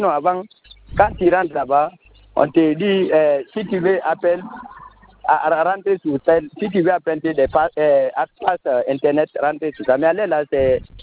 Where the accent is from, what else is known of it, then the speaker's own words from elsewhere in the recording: Kindia, Guinea; mais chez nous, à Kindia